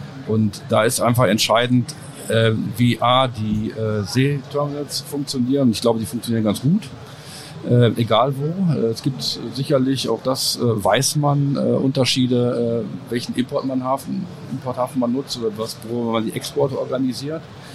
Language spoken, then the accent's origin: German; North Rhine-Westphalia, Germany; Ich bin ein Kind des Ruhrgebiets.